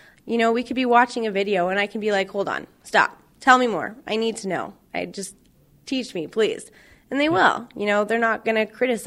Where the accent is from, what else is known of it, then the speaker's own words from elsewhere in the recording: Billings, Montana, United States; I actually grew up in Billings, Montana, and when I was 11 years old, me, my father, and my two brothers moved to Helena